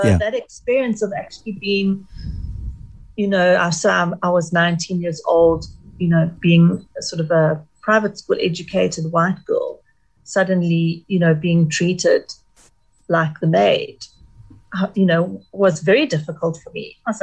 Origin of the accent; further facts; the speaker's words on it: South Africa; growing up in South Africa, our society was divided very much along racial lines.